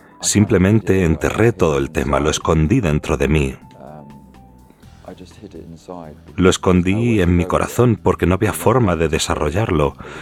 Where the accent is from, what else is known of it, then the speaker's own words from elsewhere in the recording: London, United Kingdom; Spanish is a second language; also born or lived in Channel Islands; now in Ireland; soy de Londres. Crecí en Londres como niño. Estuve ahí alrededor de 13 años. Luego me trasladé a las Islas del Canal durante 5 años y luego volví a Londres, así que me he movido bastante. Y ahora llevo los últimos 2 años en Irlanda